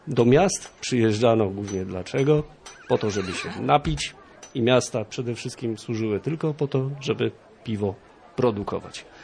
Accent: Gdańsk, Pomeranian Voivodeship, Poland; Tak jak na przykład u nas w Gdańsku

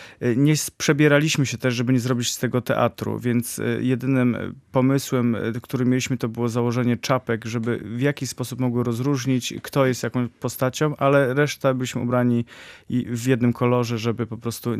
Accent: Michałowo, Pomeranian Voivodeship, Poland; jesteśmy ze wsi Michałowo, to jest gmina Główczyce, powiat słupski, więc od Gdańska no kawałek, ale województwo pomorskie.

